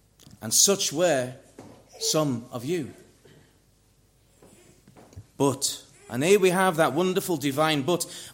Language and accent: English; Liverpool, North West England, United Kingdom; also born or lived in Cyprus; And later on, we grew up in Liverpool. And when I was in Cyprus, of course, as a child of a Presbyterian household, I was baptized.